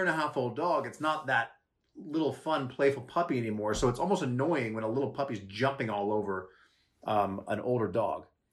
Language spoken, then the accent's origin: English; Trenton, New Jersey, United States; born there; Okay, I was born in Trenton.